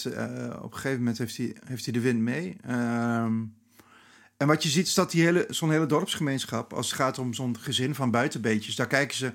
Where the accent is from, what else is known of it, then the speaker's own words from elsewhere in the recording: Gelderland, Netherlands; born there; Toen ik ging schrijven over mijn geboortestreek kon ik daar niet omheen. Zeker in die Achterhoek